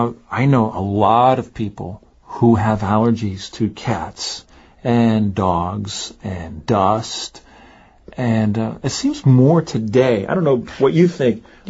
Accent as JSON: {"language": "English", "region": "Northeast", "country": "United States", "tie": "born or raised there", "said": "in where I'm from, in my hometown in the Northeast in the United States, it's much drier."}